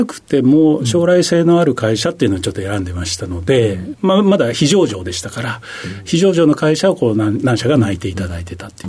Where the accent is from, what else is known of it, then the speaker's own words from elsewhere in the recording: Sumoto, Hyogo, Japan; 兵庫県の洲本市っていうところでして、淡路島です。